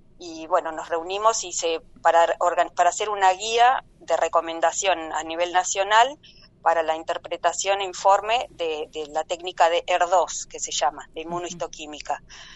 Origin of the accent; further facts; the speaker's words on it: General Roca, Río Negro, Argentina; also born or lived in Buenos Aires; soy de Roca y bueno, me vine a Buenos Aires a estudiar, estudié en El Salvador, después hice la residencia en el Hospital Italiano en Buenos Aires y volví a General Roca hace 18 años.